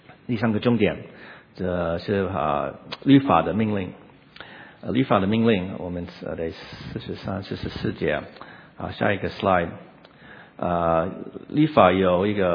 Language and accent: Chinese; United States; 我是在美国长大，在美国出生长大，在这个 suburb 跟一个 ABC